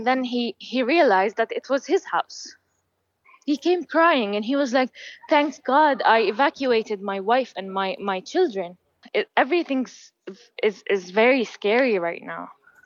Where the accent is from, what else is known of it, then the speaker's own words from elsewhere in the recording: Gaza, Gaza Strip, Palestine; I was born and raised in Gaza, but something like that, I don't know.